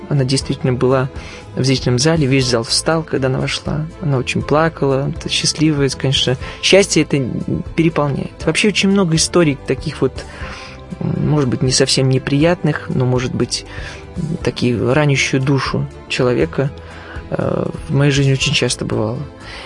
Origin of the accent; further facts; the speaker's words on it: Belarus; я из Беларуси, я из деревни, и тем горжусь.